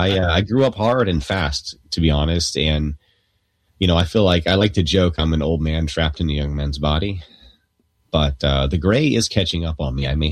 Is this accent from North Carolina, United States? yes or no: yes; North Carolina, United States; now in Florida, United States; Yeah, I'm in Florida now. I'm from North Carolina.